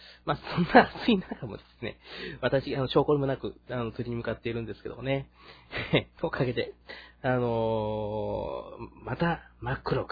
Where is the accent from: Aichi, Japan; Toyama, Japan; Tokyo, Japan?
Tokyo, Japan; also born or lived in Kochi; 僕は高知の生まれですからね、東京に里帰るって本当変な表現だと思われがちなんですけども、やっぱりね、どうしても、東京という土地も僕の育ってきた場所ですし、どうしてもやっぱりふるさとみたいな感覚にとらわれることがあります。まあ実際やっぱりふるさとです。